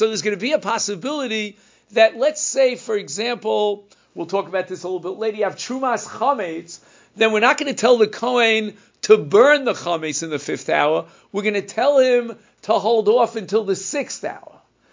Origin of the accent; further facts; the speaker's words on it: Israel; As you all know, I'm here from Eretz Yisrael.